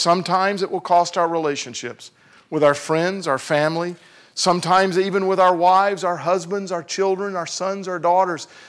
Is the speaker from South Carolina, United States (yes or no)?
yes; Greenville, South Carolina, United States; My wife and I grew up in the South. We were actually born and raised in South Milwaukee. Just kidding. I'm from my wife's from Atlanta, and I'm from Greenville, South Carolina. Hence the accent.